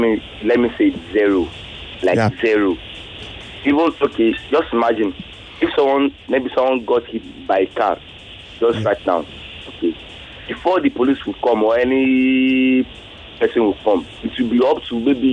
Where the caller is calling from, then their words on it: Ota, Ogun, Nigeria; I'm calling from Ota.